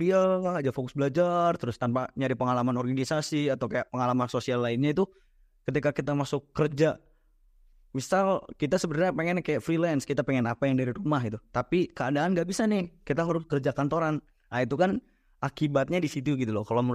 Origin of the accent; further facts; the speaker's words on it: Cirebon, West Java, Indonesia; Aku asal Cirebon.